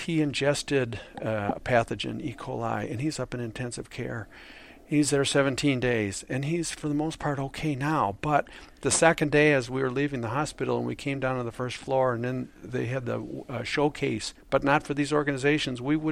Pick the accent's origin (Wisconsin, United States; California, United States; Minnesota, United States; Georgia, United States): Wisconsin, United States; Milwaukee; No, I'm from the Milwaukee area. I went to Marquette, as you indicated, in the old Al McGuire days. I loved growing up where I grew up. It was a great experience. But Texas has now gotten into my blood, and I'm a Texan.